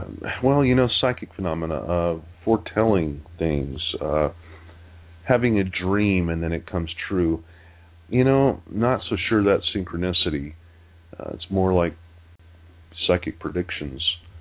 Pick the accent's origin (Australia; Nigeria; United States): United States; Utah; also born or lived in Colorado; I grew up in Utah and Colorado.